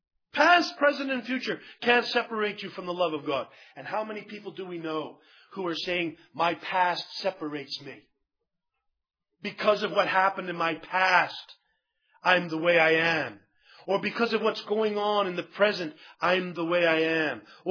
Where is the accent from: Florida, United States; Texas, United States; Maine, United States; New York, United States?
Maine, United States; I grew up in Maine, where almost all of the people that I knew I had grandparents who spoke French.